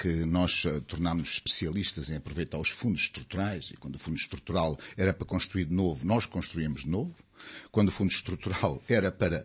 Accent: Portugal

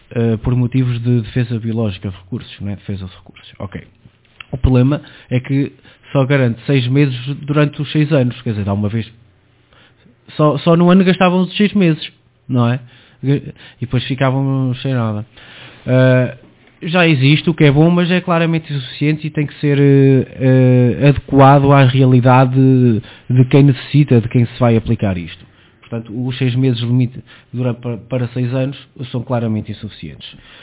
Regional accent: Portugal; Sou suspeito para dizer que sou português.

